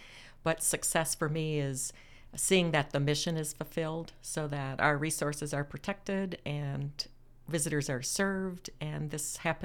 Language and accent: English; Madison, Wisconsin, United States; I grew up in Madison, Wisconsin. I rode my bike to school almost every day or walked through the woods.